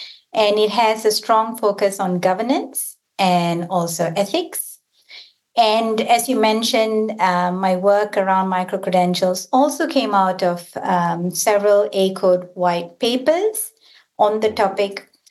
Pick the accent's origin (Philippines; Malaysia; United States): Malaysia; So I come from Malaysia originally